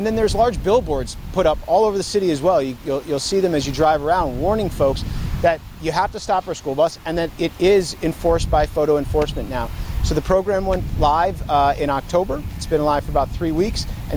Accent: Buffalo, New York, United States; because I was born in Buffalo. I'm from here. So it's an honor to get to come back and protect kids in a place where I grew up.

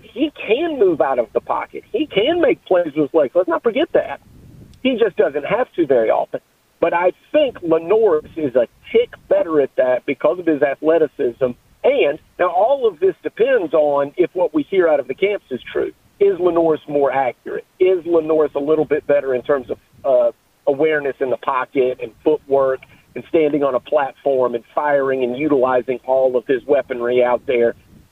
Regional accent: the South, United States; I grew up in the South, I think Richard Petty convinced me to take Goody's powders.

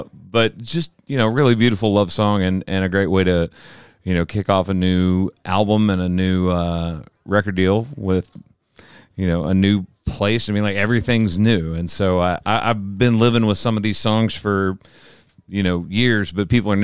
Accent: Murfreesboro, Tennessee, United States; also born or lived in Texas; when I would see people in, like, Murfreesboro, which is my hometown in Tennessee. I lived in Texas and Tennessee. It's the two states I've ever lived in.

